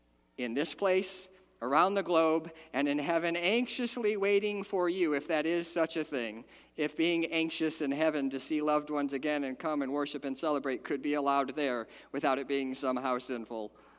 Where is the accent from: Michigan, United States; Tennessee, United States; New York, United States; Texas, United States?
Michigan, United States; Detroit; I grew up in Detroit, so there's not a lot of bull riding there, and I ended up in Okinawa misbehaving with Marines.